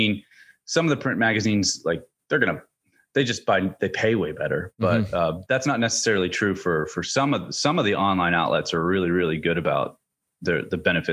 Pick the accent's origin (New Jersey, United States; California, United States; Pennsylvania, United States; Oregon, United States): Pennsylvania, United States; now in Virginia, United States; I think I'm from Pennsylvania. So I think we have the Juniata River and we have the Susquehanna River right by where I'm from.